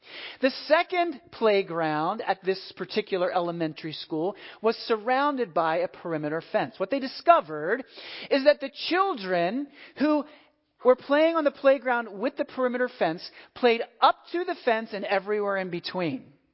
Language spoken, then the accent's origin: English; Philadelphia, Pennsylvania, United States; I'm from Philadelphia, and I know for some of you that's rather off-putting.